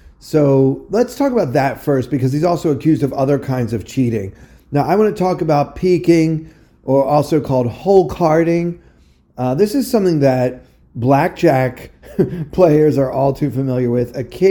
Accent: Maryland, United States; now in New York City, United States; back in New York City after a brief but fun visit to my home state of Maryland, where I was visiting family for Easter.

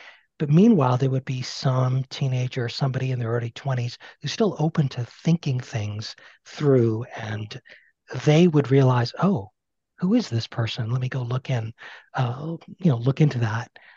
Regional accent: Toronto, Ontario, Canada; I'm in Canada. So pretty much Toronto, you know, the bulk of my life. And there's a big community out here.

